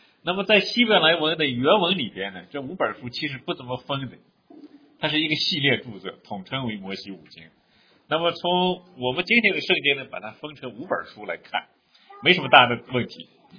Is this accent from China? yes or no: yes; Beijing, China; 有点像我们北京人玩的那个小风葫芦一样的